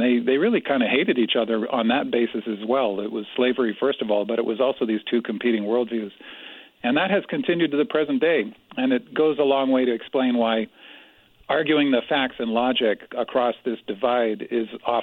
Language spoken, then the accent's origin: English; Canada; Well, I grew up in Canada